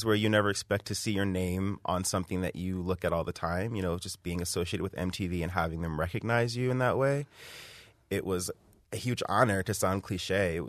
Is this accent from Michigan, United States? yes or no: yes; Flint, Michigan, United States; also born or lived in Nigeria / Germany / England; I came back and went to high school in Flint